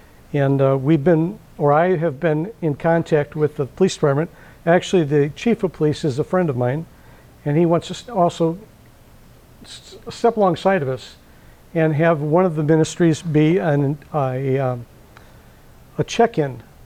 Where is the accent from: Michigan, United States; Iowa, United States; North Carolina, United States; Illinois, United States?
Michigan, United States; Benton Harbor; I was born and raised in Benton Harbor. I grew up in government housing. Yeah, I grew up in the projects.